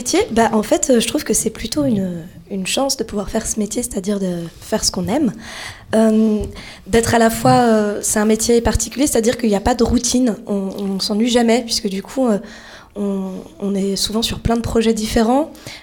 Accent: Angers, Pays de la Loire, France; Et moi, je viens d'Angers.

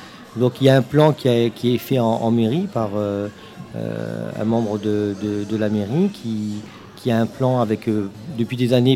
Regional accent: Grand Est, France; j'ai rencontré un stand alsacien, et je suis lorrain.

